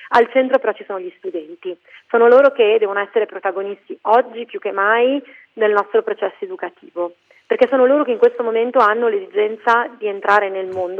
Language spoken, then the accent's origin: Italian; Busto Arsizio, Lombardy, Italy; Per scelta ho deciso di ritornare nella mia città, io sono di Busto Arsizio